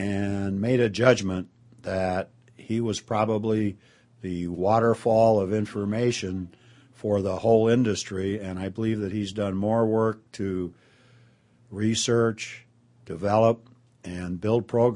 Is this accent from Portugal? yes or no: no; Pasadena, California, United States; I come from Pasadena, California.